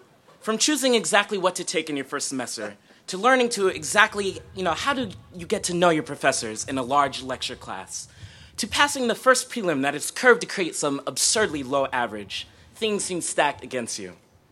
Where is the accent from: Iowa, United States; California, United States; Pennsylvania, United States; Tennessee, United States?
Pennsylvania, United States; Allentown; I'm actually from Allentown, Pennsylvania.